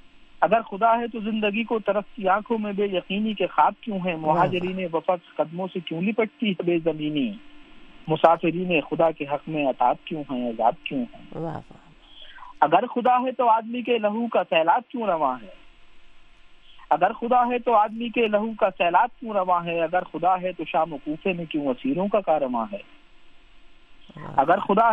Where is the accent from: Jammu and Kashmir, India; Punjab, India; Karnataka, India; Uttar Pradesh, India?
Uttar Pradesh, India; Sambhal; مجھے فخر اس بات پر ہے کہ میرا تعلق سنبھل سے ہے